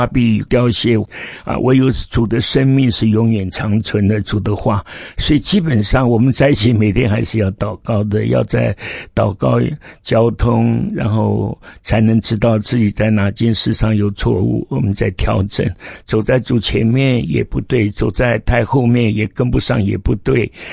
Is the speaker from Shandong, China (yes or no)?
yes; Shandong, China; now in Taiwan; 但是那个时候他也不知道我是山东人，所以有些事我们也没有骗他，也不是要骗他，因为他没有问我是哪里人，他不需要问的，因为我会讲台语嘛。